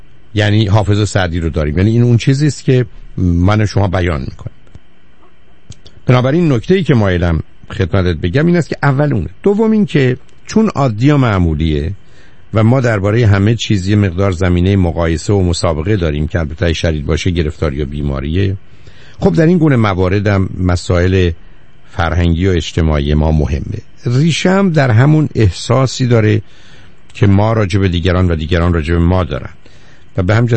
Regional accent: Iran; moved away; چون من 2 سال قبل از انقلاب از ایران بیرون آمدم، سال 77

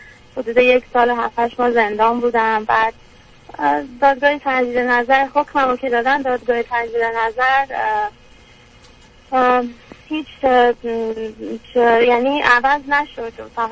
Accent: Iran; من ایرانم رو اونجور دوست دارم

